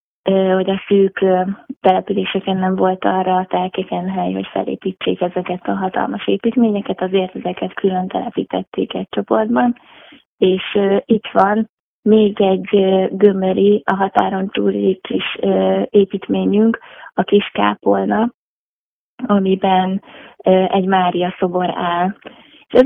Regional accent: Eger, Heves, Hungary; born there; én magam is egri születésű vagyok, és a családi gyökereim is ezen a területen vannak.

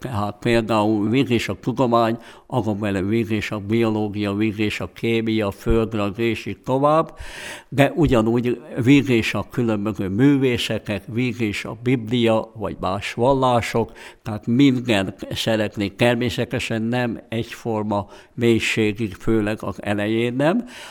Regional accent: Tolcsva, Borsod-Abaúj-Zemplén, Hungary; born there; én tolcsvai születésű vagyok, az én édesapám volt itt több mint 40 évig görögkatolikus pap

